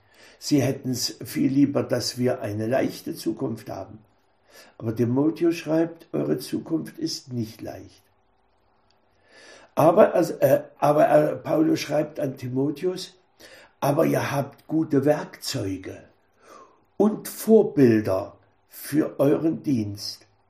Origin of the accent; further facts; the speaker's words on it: East Germany, Germany; Ich bin ja in der DDR einst groß geworden